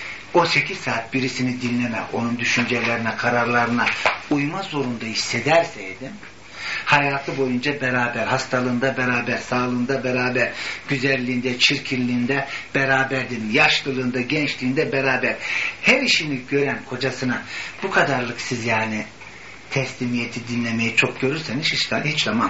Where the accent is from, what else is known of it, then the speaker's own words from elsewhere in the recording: Belgium; Demesin hoş ben burada Belçika'da büyüdüm dedim.